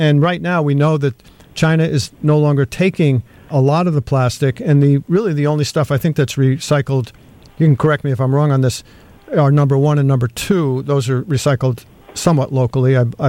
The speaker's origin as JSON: {"language": "English", "town": "Brantford", "region": "Ontario", "country": "Canada", "tie": "born or raised there", "said": "including folks from my hometown, Brantford"}